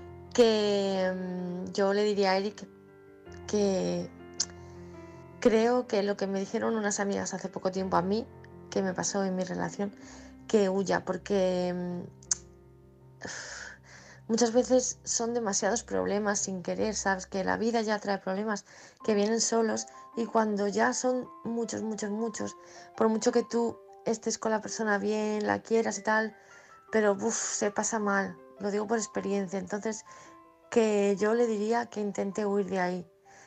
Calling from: Málaga, Andalusia, Spain; corresponsal de Málaga.

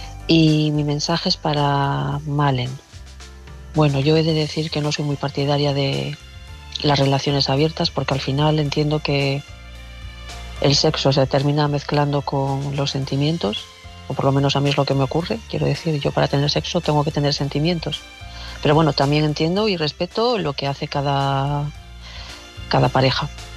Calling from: León, Castile and León, Spain; Hola a todos

